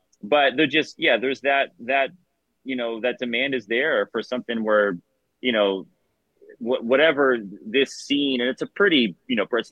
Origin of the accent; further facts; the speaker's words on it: Tallahassee, Florida, United States; growing up in Tallahassee and I'd gone to shows and stuff